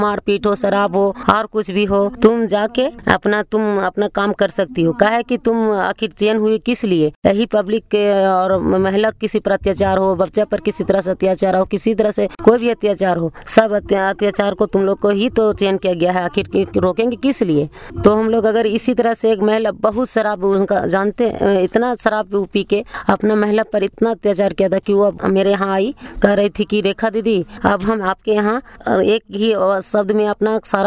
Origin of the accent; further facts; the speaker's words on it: Ichak, Jharkhand, India; मैं सिलाईचक पंचायत से हूँ और मेरा इचाक पंचायत का हूँ और मेरा गांव इचाके है और चतरा थाना सिमरिया है, जिला चतरा है और मैं वार्ड नंबर 4 हूँ।